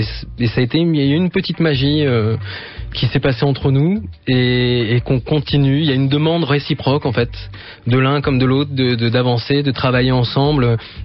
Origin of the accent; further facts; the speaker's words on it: Paris, Île-de-France, France; Mon père est d'origine polonaise, ma mère est d'origine tunisienne et italienne. Et moi, je suis un petit parigot.